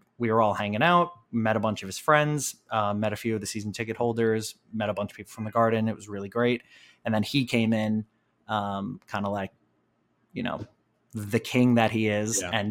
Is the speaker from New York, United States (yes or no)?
yes; New York, United States; when they say like Tony from Staten Island … from New York for these guys.